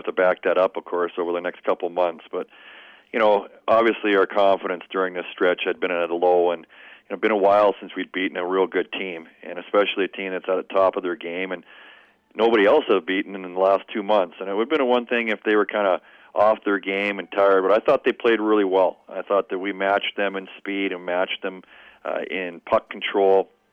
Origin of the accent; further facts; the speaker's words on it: Vancouver, British Columbia, Canada; growing up in Vancouver, where they were held last time.